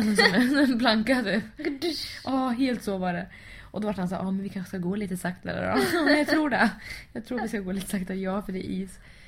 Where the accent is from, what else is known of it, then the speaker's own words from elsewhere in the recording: Texas, United States; Swedish is a second language; Jag är från Texas, jag lyssnar på podcast.